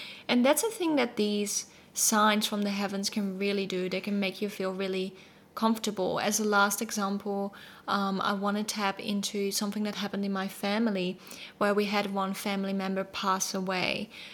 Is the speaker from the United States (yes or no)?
no; Netherlands; moved away; as I moved away from my home country, the Netherlands, and moved here